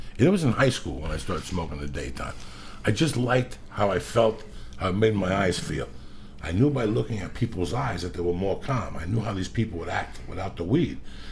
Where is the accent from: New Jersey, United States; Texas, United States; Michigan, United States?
New Jersey, United States; There's not a day that doesn't pass that I don't think about growing up in Jersey. Like, I'm proud to grow up from fucking Jersey.